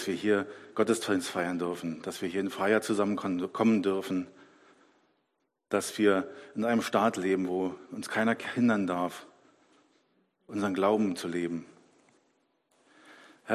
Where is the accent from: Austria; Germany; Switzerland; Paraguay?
Germany; ich bin ja in der DDR groß geworden